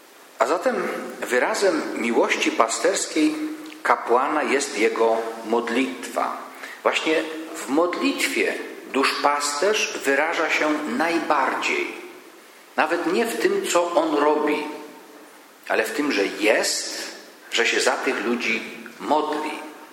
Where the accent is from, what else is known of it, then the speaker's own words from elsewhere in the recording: Świętokrzyskie Voivodeship, Poland; klasztor Złotego Lasu w Rytwianach koło Staszowa w moich rodzinnych stronach.